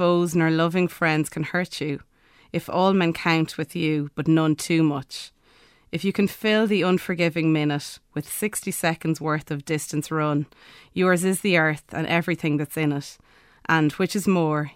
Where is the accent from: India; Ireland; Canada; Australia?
Ireland; Tullamore, Leinster; And I'm from Tullamore in Offaly. We're more a football town, I suppose.